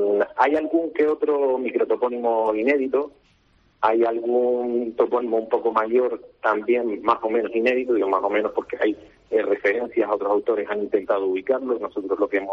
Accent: Artenara, Canary Islands, Spain; Bueno, pues como estamos hablando, soy de Artenara, entonces claro, de ver esos paisajes y pasar por allí y tal

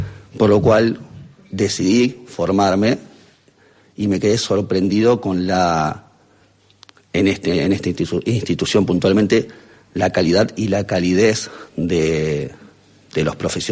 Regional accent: Argentina; moved away as an adult; now in Spain; Yo soy argentino, estoy aquí hace más de 2 años.

